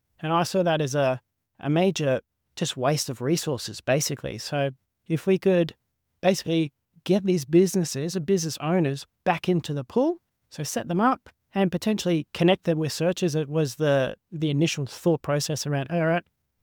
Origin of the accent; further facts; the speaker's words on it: Sunshine Coast, Queensland, Australia; now in Brisbane, Australia; Also, this is growing up on the Sunshine Coast, so it's there really wasn't a lot of commercial accounting roles there. So I was moved to Brisbane 2014